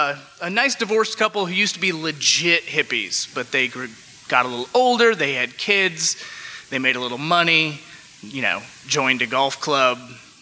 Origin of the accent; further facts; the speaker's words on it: Alabama, United States; now in Chicago, United States; But since I moved to Chicago from Alabama, I have been in the occasionally and often unenviable position of defending the great people of my home state.